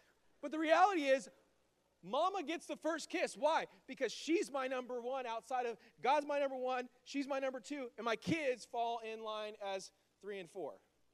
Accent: Bakersfield, California, United States; I'm from Bakersfield.

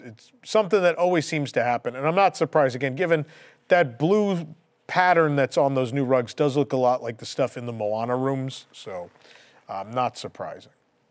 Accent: Bronx, New York, United States; Growing up in the Bronx, we were not rich people.

